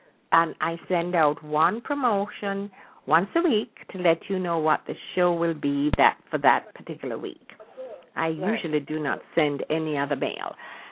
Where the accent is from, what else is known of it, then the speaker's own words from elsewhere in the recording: Jamaica; moved away; all of us that were born and raised in Jamaica, even though we may not plan to go back to live, we always want to go visit